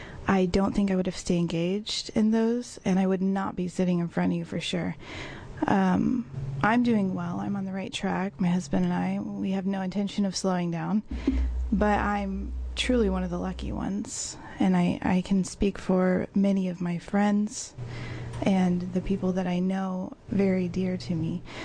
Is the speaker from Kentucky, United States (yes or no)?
no; Medford, Oregon, United States; I'm from Medford, Oregon.